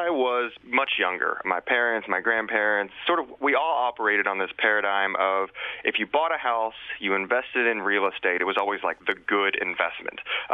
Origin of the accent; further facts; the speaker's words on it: Louisville, Kentucky, United States; now in San Francisco, United States; No, originally I'm from Kentucky, from Louisville. Moved out here to the Bay about a year and a half ago.